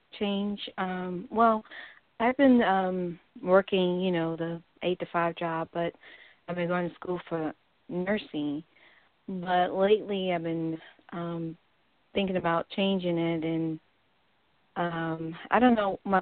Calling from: Florida, United States

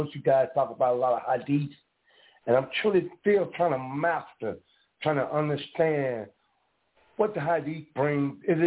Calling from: Jackson, Mississippi, United States; from Jackson, Mississippi.

